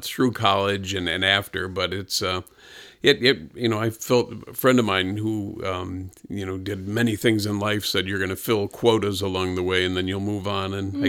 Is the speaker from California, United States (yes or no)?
no; Horseheads, New York, United States; I grew up in Horseheads, which is down around Elmira Corning.